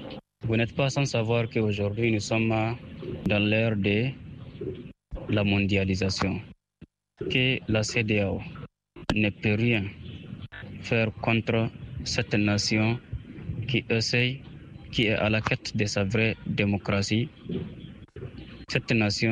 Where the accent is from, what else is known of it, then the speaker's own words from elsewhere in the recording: Niger; je suis nigérien.